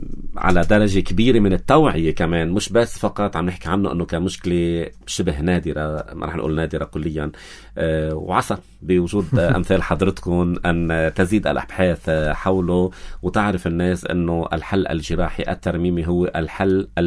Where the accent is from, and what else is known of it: Lebanon